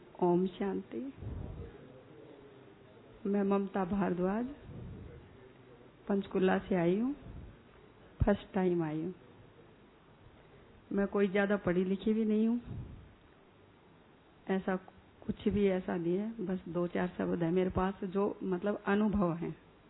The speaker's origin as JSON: {"language": "Hindi", "region": "Haryana", "country": "India", "said": "और मैं हरियाणा से हूँ, बाजरे की रोटी हमारे बहुत ही मशहूर है।"}